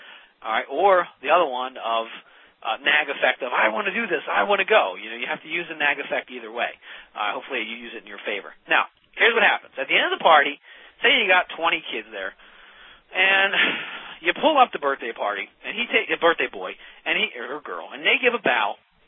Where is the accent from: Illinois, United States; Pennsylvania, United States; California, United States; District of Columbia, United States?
Pennsylvania, United States; Philadelphia; You know, I'm a city person. I grew up in South Philly.